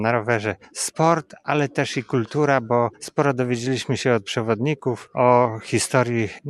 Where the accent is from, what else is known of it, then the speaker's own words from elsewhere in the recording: Mikołajki Pomorskie, Pomeranian Voivodeship, Poland; Przyjechałem na rajd rowerowy z Mikołajek Pomorskich, z grupą 6 osób